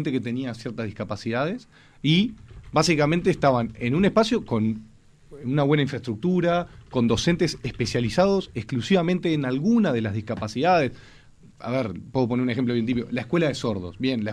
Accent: Uruguay; Nosotros, como uruguayos, tenemos en nuestra cabeza Buenos Aires

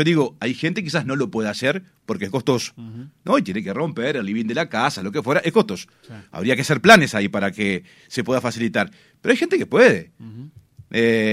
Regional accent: Paysandú, Uruguay; Otra cuestión, yo soy de Paysandú.

